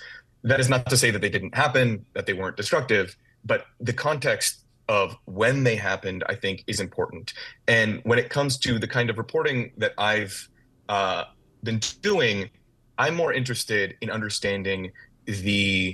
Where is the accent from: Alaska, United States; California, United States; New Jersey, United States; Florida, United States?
Florida, United States; I mean, I'm originally from Florida, so very concerning.